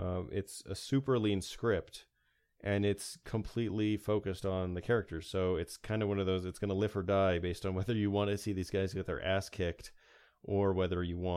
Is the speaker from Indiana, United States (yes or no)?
yes; Indiana, United States; Yeah, I grew up in Indiana, but I'm actually from the Bronx over here.